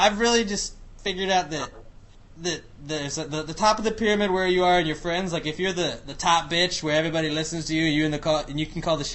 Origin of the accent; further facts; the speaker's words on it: United States; I'm an American. I'm not afraid to admit that I like boobs.